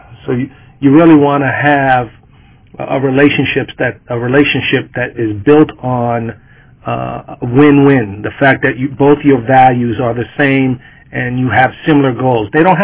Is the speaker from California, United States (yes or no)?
no; South Bronx, New York, United States; I grew up in the Boys and Girls Club movement at the age of 6 years old in the South Bronx, Kips Bay Boys and Girls Club.